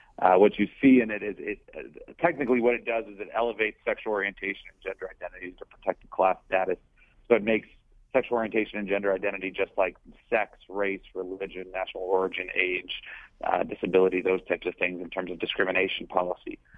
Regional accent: Ohio, United States; from someone like me that I grew up in Northeast Ohio, where, you know, we all grew up as Democrats up there.

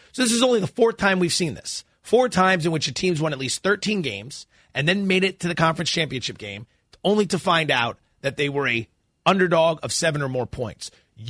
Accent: Allentown, Pennsylvania, United States; I was from Allentown, PA. I didn't know what a tan, blonde dime was.

